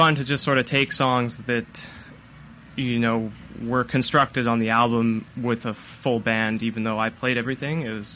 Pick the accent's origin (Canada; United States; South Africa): Canada; White Rock, British Columbia; I was living like by myself basically in the home that my sister and I grew up in White Rock.